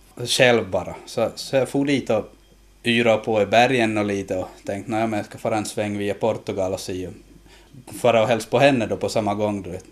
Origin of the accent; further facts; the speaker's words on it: Karby, Ostrobothnia, Finland; born there; och jag är född här i Karby. Men jag har bott utomlands några år och på andra orter här i Finland. Och jag är 30 år